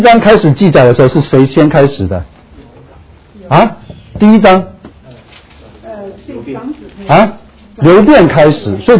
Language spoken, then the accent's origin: Chinese; Taiwan; 就好像我们是从台湾来的，我们就去成功岭啊，去当过兵啊